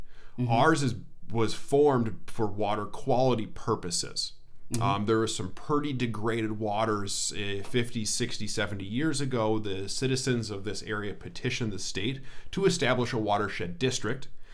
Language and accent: English; Big Lake, Minnesota, United States; I'm a Minnesota native. I grew up in Big Lake. It's a little town northwest of the Twin Cities, about 45 minutes or so.